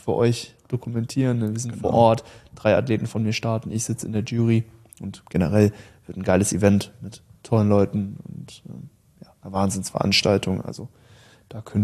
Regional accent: North Rhine-Westphalia, Germany; ich bin so im Dorf mehr oder weniger aufgewachsen. Okay. Und alle Jungs aus dem Dorf, die sind immer noch hier im Kreis Köln.

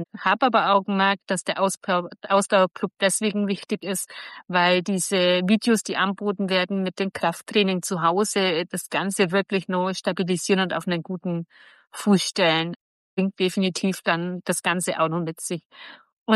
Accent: Augsburg, Bavaria, Germany; ich bin 45 Jahre alt und komme aus Augsburg.

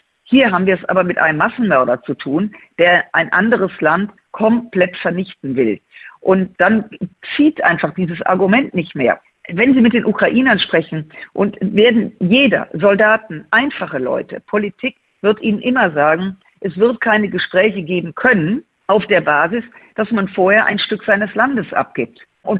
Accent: Rhineland, Germany; als Rheinländerin

